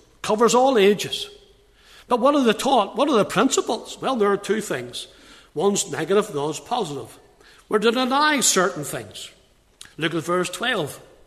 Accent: Northern Ireland, United Kingdom; I was brought up in Leganeel, and the real name Leganeel comes from a river that runs down from the mountains down to Belfast.

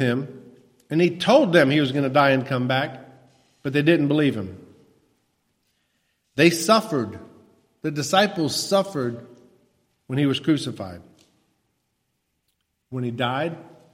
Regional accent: the South, United States; And also, growing up in the South, I'm pretty sure I can fix almost anything with some WD-40 and some duct tape.

